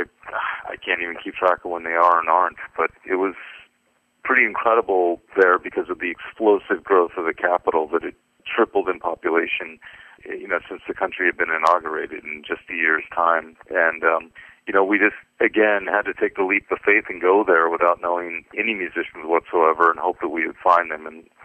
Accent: California, United States; growing up in the Bay Area and seeing people returning after the war

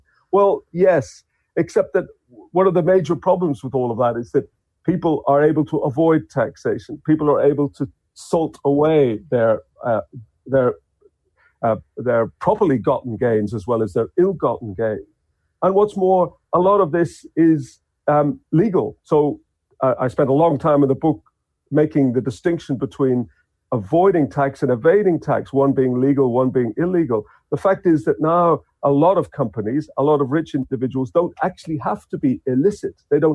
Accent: Ireland; now in Australia; although I'm originally Irish European, here I am in Australia

